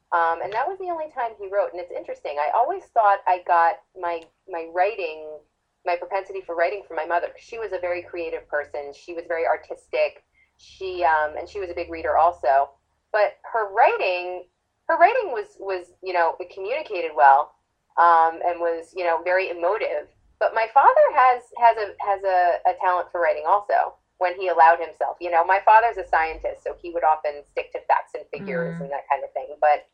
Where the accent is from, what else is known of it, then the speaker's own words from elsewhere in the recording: New Jersey, United States; accent: New York; The only thing I have is that like some once in a while, like my New Yorker will drop. I grew up in North Jersey, so sometimes you pick up like the New York, so I can say like water.